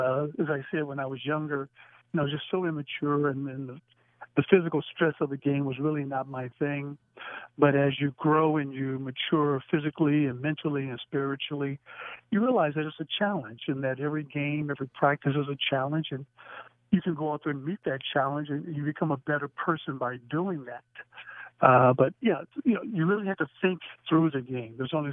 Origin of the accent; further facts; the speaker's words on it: St. Louis, Missouri, United States; Coach Coryell, of course, I grew up in the East St. Louis, St. Louis, Missouri area.